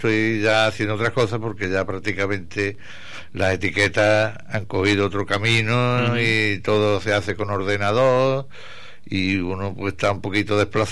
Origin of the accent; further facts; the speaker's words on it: Santiago, Spain; como yo soy de Santiago, pues allí me tira el cuerpo